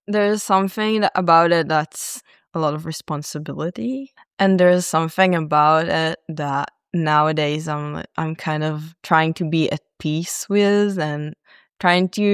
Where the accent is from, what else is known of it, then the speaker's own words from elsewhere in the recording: Nof HaGalil, Northern District, Israel; I'm from Nof HaGalil and that's it. It's okay.